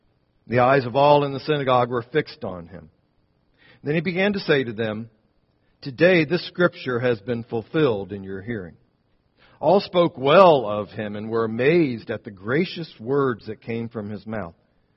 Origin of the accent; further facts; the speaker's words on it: Rockville, Maryland, United States; also born or lived in Georgia; I went to my home church down in Rockville and preached on a Sunday morning. Now, by home church, I need you to understand, I'm talking about the church that my family joined when we first moved to Maryland in 1966.